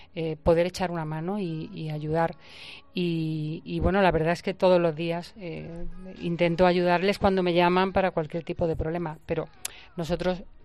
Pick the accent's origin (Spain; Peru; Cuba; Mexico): Spain; Málaga, Andalusia; yo cuando era chica había un programa en Málaga de radio que se llamaba Cancionero.